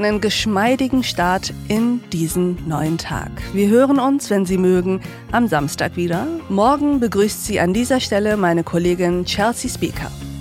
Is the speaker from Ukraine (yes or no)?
no; Turkey; So etwas hätte es in meiner Heimat nicht gegeben. 600 Türken in Flugzeugen eingesperrt